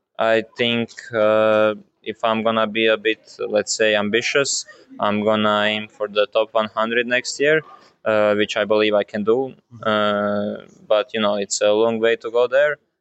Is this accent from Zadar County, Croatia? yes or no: no; Split, Split-Dalmatia County, Croatia; now in Zagreb, Croatia; I'm based in Zagreb mostly. I'm from Split, but I mostly practice in Zagreb. Also, some weeks in Split, there is my home.